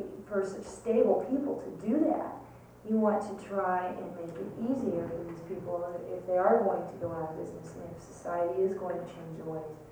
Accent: Iowa, United States; I'm from Iowa, and you know, the farms they're getting out of.

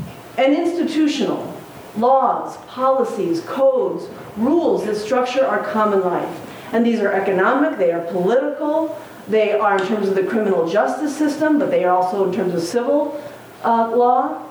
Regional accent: Chicago, Illinois, United States; Speaking as a Chicagoan, as a woman who's always grown up in the Midwest and Northern United States.

